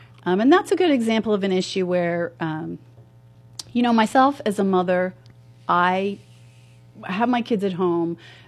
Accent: Butler, United States; Well, I am a native of Butler. I've been living here my whole life. I was born in Meridian.

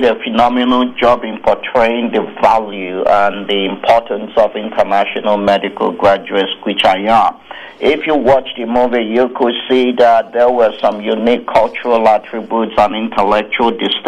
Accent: Nigeria; now in United States; growing up in Nigeria, I discovered that the United States of America is the best place on earth

